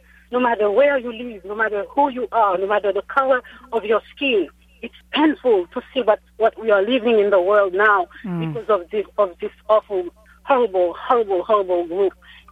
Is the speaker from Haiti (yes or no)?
yes; Haiti; Yes, correct. I am from Haiti.